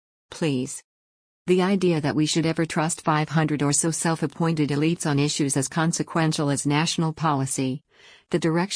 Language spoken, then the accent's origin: English; United States; I'm an American, not a cow.